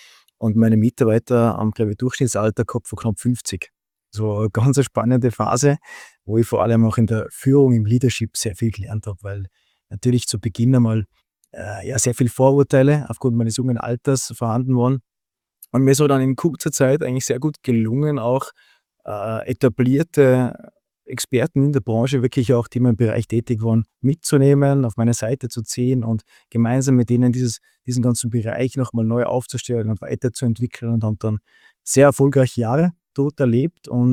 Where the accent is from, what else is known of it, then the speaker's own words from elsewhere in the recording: Austria; Bin dann direktissimo eigentlich eine Woche nach der Matura direkt zum Bundesheer, wie es halt bei uns in Österreich so üblich ist.